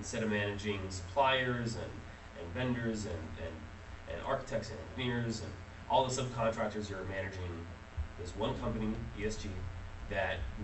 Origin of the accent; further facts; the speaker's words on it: Quad Cities, Illinois, United States; you know, I'm a lifelong Illinois resident, these pressures are something I see everywhere I go. I'm from the Quad Cities, and they're a shrinking Rust Belt community.